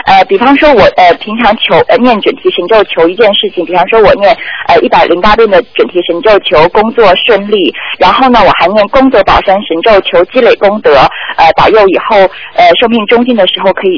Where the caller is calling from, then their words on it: Guangzhou, Guangdong, China; 我是大陆广州的。